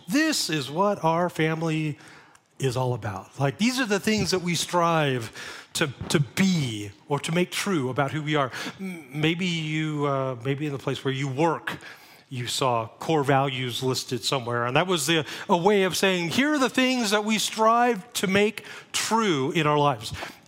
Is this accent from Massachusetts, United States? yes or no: no; Monterey, California, United States; also born or lived in Phoenix; I grew up in Monterey, went to school in Phoenix, got married, came back to Monterey, lived there for 10 years.